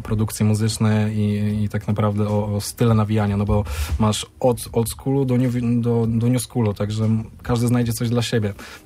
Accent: Brzeszcze, Lesser Poland, Poland; wychowuję się na Brzeszczu, jestem z Brzeszcza, każdy, kto jest stąd, mnie kojarzy.

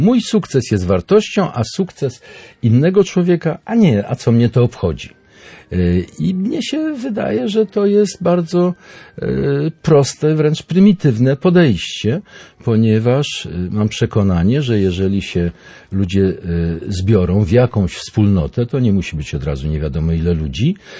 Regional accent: Lublin, Lublin Voivodeship, Poland; now in Gdańsk, Poland; Ja genetycznie jestem lubelski. No i chociaż większość życia spędziłem już w Gdańsku i mam nadzieję, że mogę o sobie mówić, że jestem gdańszczaninem, ale gdzieś tam sentyment do Lublina zawsze będzie, do kraju rodzinnego.

